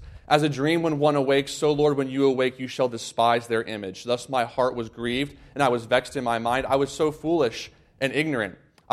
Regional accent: Tampa, Florida, United States; I grew up in Tampa, Florida. And you ask anybody, I don't remember a point in my life where I was not a Buccaneers fan.

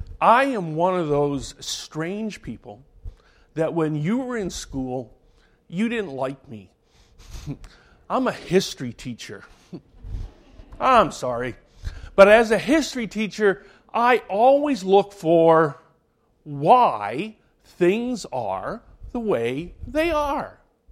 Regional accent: Scotland, United Kingdom; born there; I was born in Scotland. I'm cheap.

